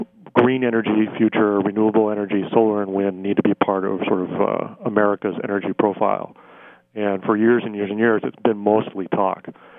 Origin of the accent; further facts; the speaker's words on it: the West, United States; You know, I grew up in the West, and there's a lot of sort of ecological issues.